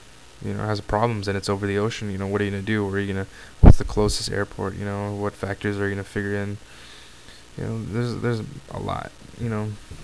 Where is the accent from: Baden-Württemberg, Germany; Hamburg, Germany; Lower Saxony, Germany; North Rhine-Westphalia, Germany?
Baden-Württemberg, Germany; Heidelberg; I'm from Heidelberg, Germany. I lived half my life in Germany. My dad is in the army. He was stationed in Germany and he met my mom there.